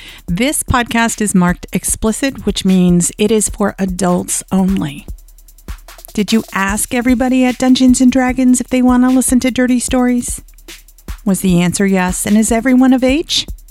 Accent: Georgia, United States; George Dawes Green was from Georgia. And I'm from Georgia.

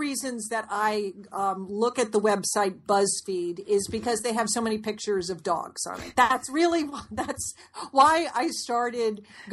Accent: Connecticut, United States; We grew up in Connecticut in an old house

